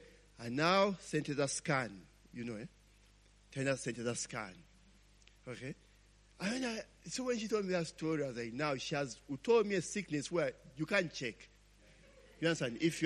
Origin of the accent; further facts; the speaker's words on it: Kampala, Central Region, Uganda; born there; I began to show her that I was born in Kampala.